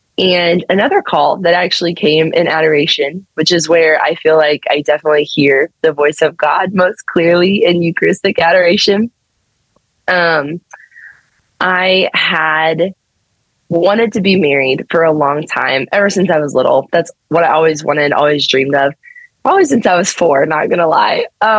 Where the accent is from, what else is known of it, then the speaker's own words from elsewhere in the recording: Missouri, United States; I'm just in adoration in our small parish in Missouri, in my hometown, because that's where I'd ended up that year after college.